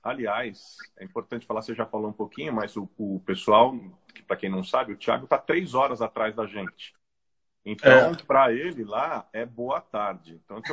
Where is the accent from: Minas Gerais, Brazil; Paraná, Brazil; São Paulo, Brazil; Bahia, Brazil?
São Paulo, Brazil; O Thiago, como eu, é paulistano da Gema